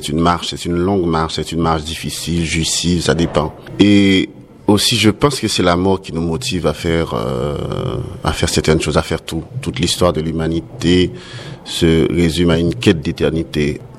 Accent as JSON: {"language": "French", "country": "Haiti", "tie": "born or raised there", "said": "Et moi, je viens d'Haïti, je suis né là-bas, j'ai grandi là-bas, c'est ce que je connais."}